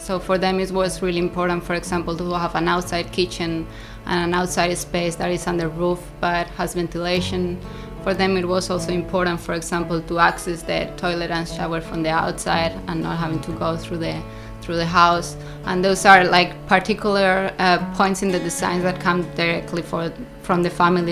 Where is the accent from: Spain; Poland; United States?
Spain; I come from Spain